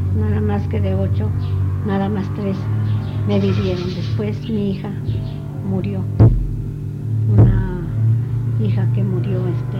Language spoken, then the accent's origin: Spanish; Mexico; moved away; cuando yo llegué de México, llegué con mi hermana, la que vive aquí, ¿verdad?